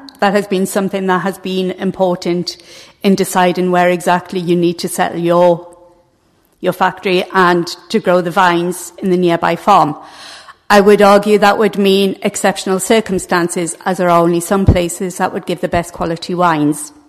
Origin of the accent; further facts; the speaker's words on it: North East England, United Kingdom; which I can't pronounce as a Geordie because I can't do my R's.